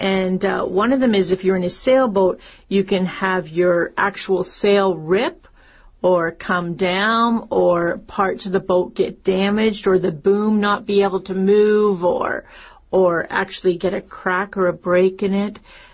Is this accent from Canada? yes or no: yes; Canada; of course, I'm Canadian, so canoe, definitely.